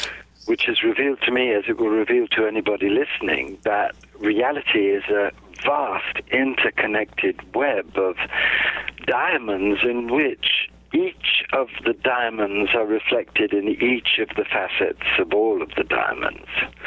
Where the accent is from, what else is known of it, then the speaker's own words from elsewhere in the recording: India; born there; I was born in India.